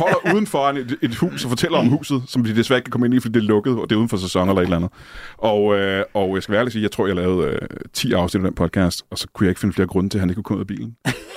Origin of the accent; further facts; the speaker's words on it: Roskilde, Zealand, Denmark; Jeg kunne sjællandsk, fordi jeg er fra Roskilde.